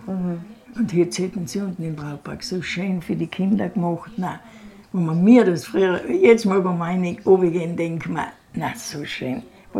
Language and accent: German; Carinthia, Austria; Ja, ich bin ein Kärntner.